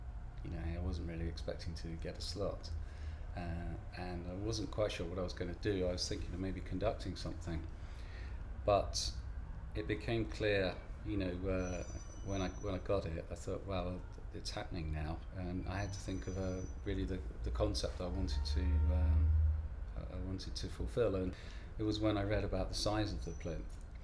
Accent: Bath, South West England, United Kingdom; I'm from Bath and I'm age 52.

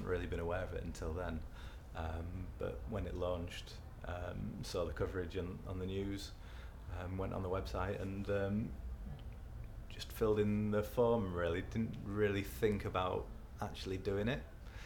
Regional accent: York, Yorkshire and the Humber, United Kingdom; now in Sheffield, United Kingdom; I'm originally from York, but we moved to Sheffield, and now that's home.

